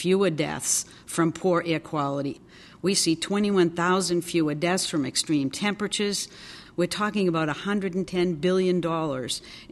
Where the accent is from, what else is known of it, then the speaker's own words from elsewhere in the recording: New England, United States; I'm from New England, so I particularly look at shellfish